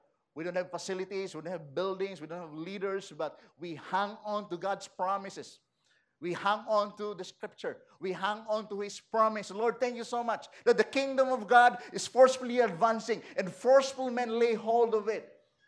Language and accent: English; Zamboanga, Zamboanga Peninsula, Philippines; I'm from Zamboanga, but I'm an Ilonggo.